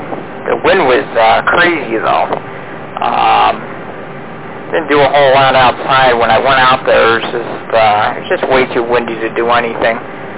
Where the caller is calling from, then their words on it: Vernon, New York, United States; I'm actually from Vernon, New York, not on Echolink.